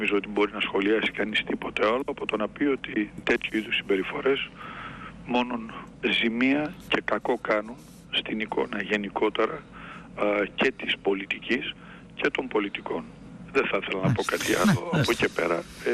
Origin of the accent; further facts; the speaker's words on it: Thessaloniki, Central Macedonia, Greece; και εγώ και ως θεσσαλονικιός βουλευτής